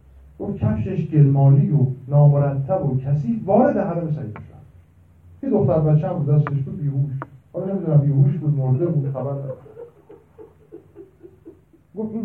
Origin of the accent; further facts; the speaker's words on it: Iran; فهمید که من ایرانیم